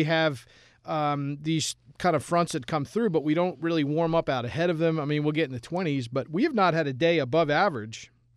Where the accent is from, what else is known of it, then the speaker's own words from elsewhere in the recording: Albany, New York, United States; when I was a kid growing up in Albany, we had a huge snowstorm on Thanksgiving.